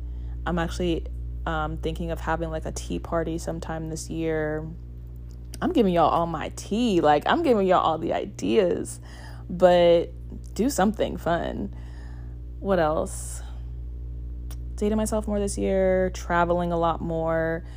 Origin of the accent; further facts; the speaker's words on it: Florida, United States; I mean, I'm from Florida, so growing up, I didn't always spend time at the beach, but when I went, it was, like, the best.